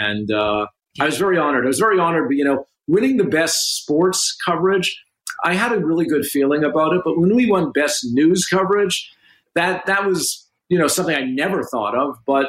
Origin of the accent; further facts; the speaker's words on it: Canada; as a Canadian and as a sports fan